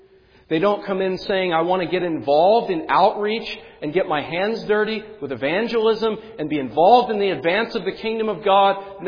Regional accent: Pennsylvania, United States; where I'm actually from the Susquehanna Valley.

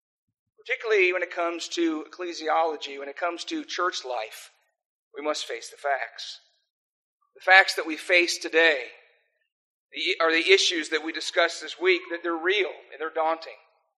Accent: South Africa; accent: American; I sound like an American, but I'm actually a South African. I've lived there for 26 years. That is my home.

